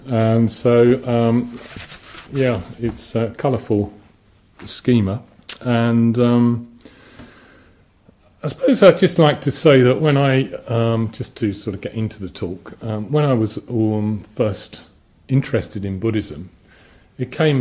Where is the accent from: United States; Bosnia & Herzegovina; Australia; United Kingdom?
United Kingdom; London; I grew up in London, in sort of working class area.